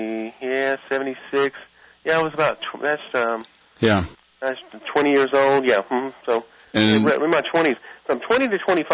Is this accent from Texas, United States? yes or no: yes; San Antonio, Texas, United States; also born or lived in Del Rio, United States; Well, I was just a baby, and we moved about, 2 years later up to San Antonio